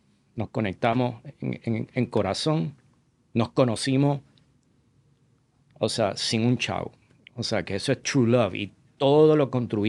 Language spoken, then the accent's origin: Spanish; Puerto Rico; Mucha gente está con prisa, mucha gente no sale de su zip code. Yo vengo de ahí cerquita de Isabela